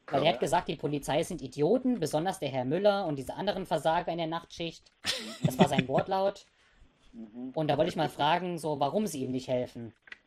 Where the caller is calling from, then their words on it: Deggendorf, Bavaria, Germany; Ich komme aus Deggendorf.